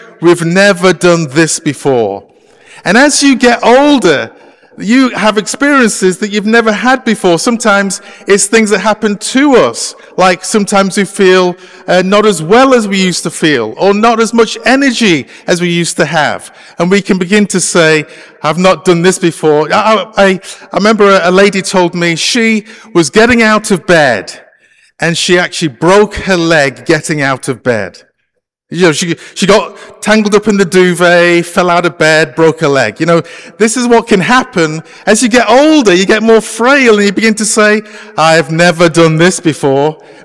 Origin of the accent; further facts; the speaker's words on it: England, United Kingdom; moved away as an adult; now in Canada; As you can tell from my accent, I can't speak Canadian, okay? So hopefully you're okay with my accent. I'm actually from the UK. I was a Baptist pastor in England for a number of years